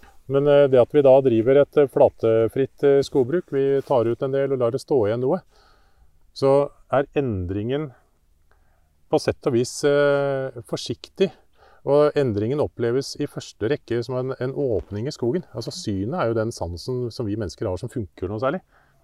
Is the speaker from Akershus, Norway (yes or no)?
yes; Lommedalen, Akershus, Norway; Jeg kommer fra Lommedalen. Når jeg vokste opp, så var det jo tømmerhoggere halvparten av dem.